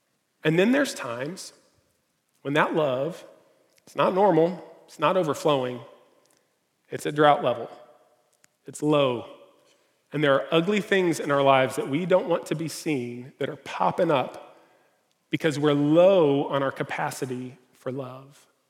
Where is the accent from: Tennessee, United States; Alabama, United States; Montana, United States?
Tennessee, United States; Gallatin; I grew up in Northeast Nashville in a little town called, it was a farming town called Gallatin.